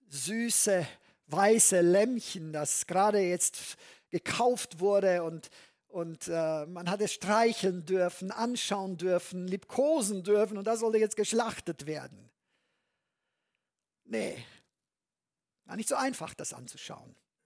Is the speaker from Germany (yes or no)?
no; Transylvania, Romania; Ich erinnere mich als Kind, da konnte ich nie dabei sein bei so einer Schlachtung. Bei uns in Siebenbürgen in Rumänien war es üblich, an Ostern